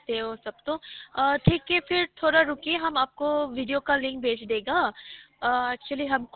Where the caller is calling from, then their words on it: Shillong, Meghalaya, India; हम शिलोंग से, वीएसके से।